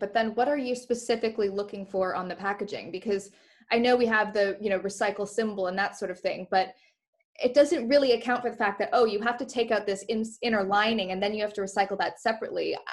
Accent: Canada; I grew up in Canada, and recycling is a huge part of every Canadian's upbringing.

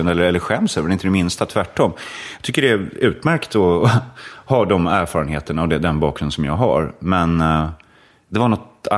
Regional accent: Stockholm, Stockholm County, Sweden; Jag växte upp i Blackeberg, ja.

